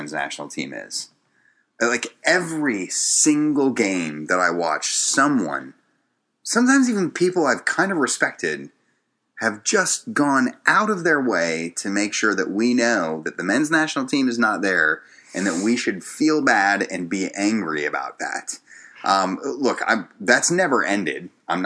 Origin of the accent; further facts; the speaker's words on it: United States; I'm American, so I don't know how that much is